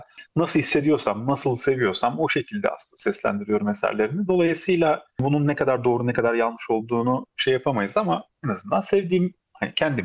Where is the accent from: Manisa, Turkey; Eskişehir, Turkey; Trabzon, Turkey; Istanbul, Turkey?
Eskişehir, Turkey; Ben de 82'liyim. Nasıl söyleyeyim, ama az çok biliyoruz o Eskişehir'in eski halini. Ben orada doğdum, büyüdüm